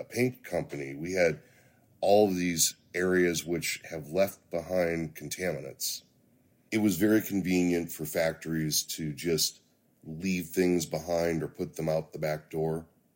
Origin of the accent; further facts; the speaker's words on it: St. Louis, Missouri, United States; I'm from Northwest County, St. Louis. We were, post-World War II, the industrial base for Missouri.